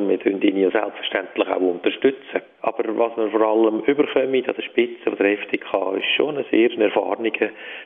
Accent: Lucerne, Switzerland; Obwohl man da natürlich als Luzerner habe ich auch Freude, wenn ein Zentralschweizer Präsident könnte werden.

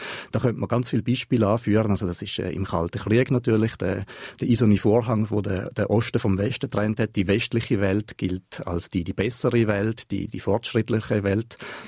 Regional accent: Thurgau, Switzerland; dass man als Thurgauer so ein Zugehörigkeitsgefühl hat zum Kanton, und zwar zum eigenen Kanton und nicht zum Kanton St. Gallen.

